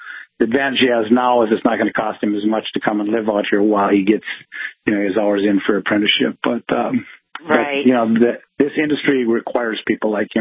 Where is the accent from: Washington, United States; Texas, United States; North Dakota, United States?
North Dakota, United States; Watford City; I'm obviously from Watford City, McKenzie County, but we're North Dakota first, and we need those people back here